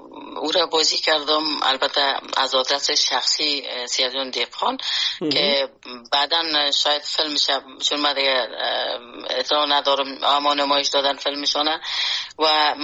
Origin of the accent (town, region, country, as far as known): Afghanistan; born or raised there; moved away